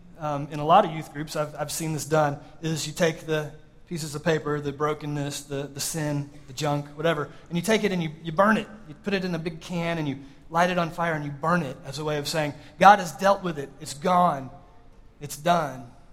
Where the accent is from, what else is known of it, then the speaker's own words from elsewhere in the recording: California, United States; And we're from California, so it had to be organic peanut butter.